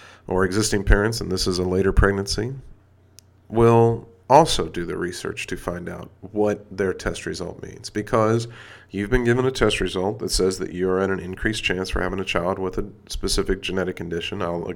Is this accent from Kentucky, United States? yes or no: yes; Louisville, Kentucky, United States; I also went to high school here in my hometown of Louisville, Kentucky